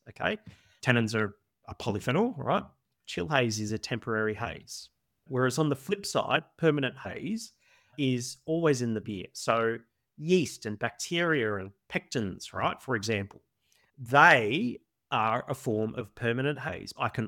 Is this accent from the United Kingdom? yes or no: no; Australia; I'm Australian, by the way